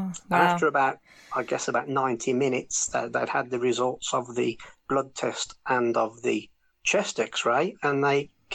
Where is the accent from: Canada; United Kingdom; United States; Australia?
United Kingdom; Solihull, West Midlands; moved away as an adult; now in Madrid, Spain; Well, I'm from Solihull in the West Midlands, which is not far from Birmingham. And I live in Madrid. And why do I live here? Well, my wife is Spanish. And we met in the UK and we moved over here 13 years ago.